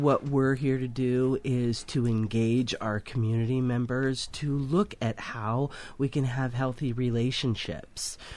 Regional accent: North Pole, Alaska, United States; Well, oddly enough, I'm from North Pole, Alaska, if you can believe that.

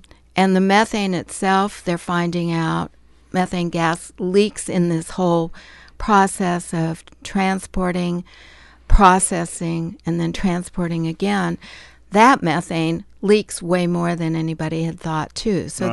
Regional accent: Colorado, United States; now in Astoria, United States; I grew up in Colorado, where the green is much paler and there's much less water than here, and moved to Astoria in 1996

